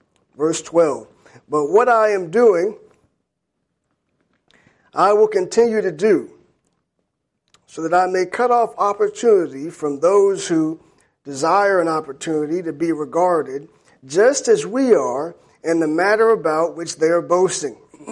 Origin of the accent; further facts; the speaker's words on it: Jacksonville, Florida, United States; growing up in Jacksonville, where I'm from, many men would call themselves an apostle.